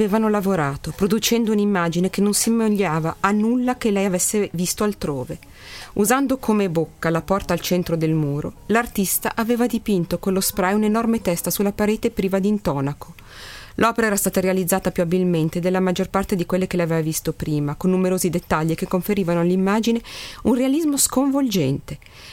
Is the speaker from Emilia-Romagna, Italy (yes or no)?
no; Milan, Lombardy, Italy; noi siamo di Milano, qui a Milano, vero?